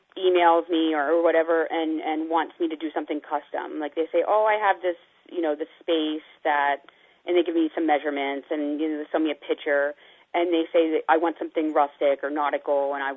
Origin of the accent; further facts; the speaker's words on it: Pennsylvania, United States; I'm from Pennsylvania, so I don't understand fishing.